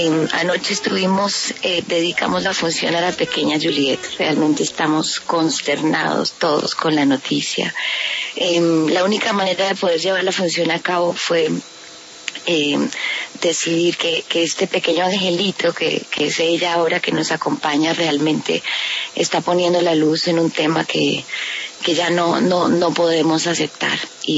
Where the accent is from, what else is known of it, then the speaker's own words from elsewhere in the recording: Colombia; siento ahorita como colombiana